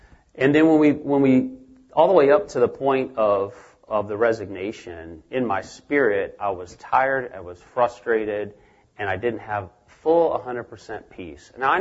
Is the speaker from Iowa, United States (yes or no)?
yes; Iowa, United States; We're from Iowa as well.